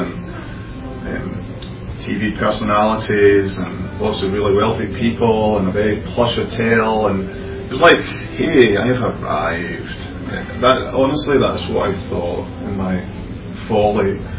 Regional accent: Glasgow, Scotland, United Kingdom; Obviously, I'm from Scotland. I was born and brought up in a large city in Scotland called Glasgow that has a bit of a bad reputation, a bit of a mean city, a lot of gangsters and so on. But I was brought up in one of the nicer parts of it

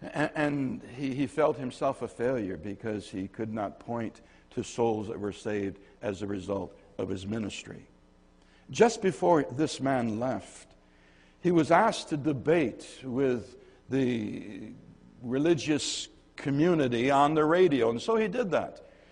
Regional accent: Michigan, United States; Where I grew up in Michigan, we had in our backyard trees, apple trees and cherry trees, and they weren't always bearing fruit.

